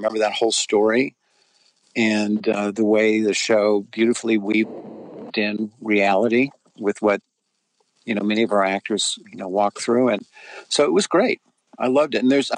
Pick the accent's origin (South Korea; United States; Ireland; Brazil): Ireland; I'm an Irish guy